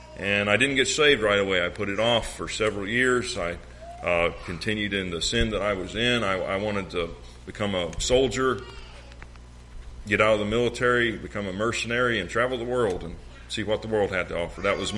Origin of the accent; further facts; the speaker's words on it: Holt, Florida, United States; I got saved down in East Milton, Florida. I grew up in Holt, Florida, a community of about 500 people.